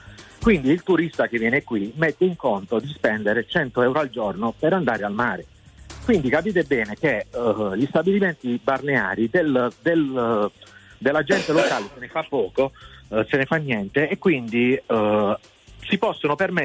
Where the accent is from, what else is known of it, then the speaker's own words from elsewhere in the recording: Polignano a Mare, Apulia, Italy; noi che siamo di Polignano